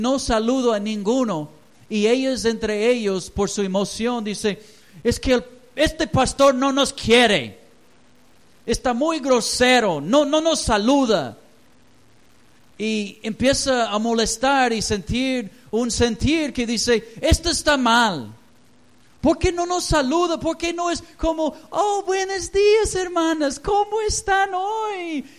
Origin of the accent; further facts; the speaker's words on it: Mexico; Un peligro muy grande entre nosotros, y más como mexicanos.